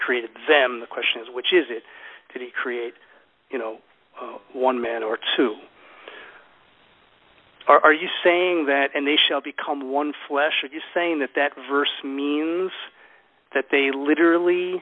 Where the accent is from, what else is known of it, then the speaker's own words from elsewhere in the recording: United States; born there; first language English; I was born in America and my first language is English